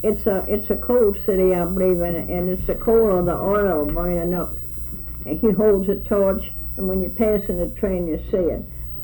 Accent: the South, United States; I said, listen, I'm from the South, and I speak correctly.

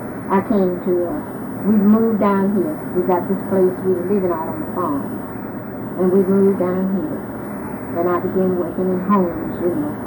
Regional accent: Centerville, United States; See, I was raised in Centerville. I was born in Harrisburg, and my folks moved to Centerville. After I was born, I was raised in Centerville.

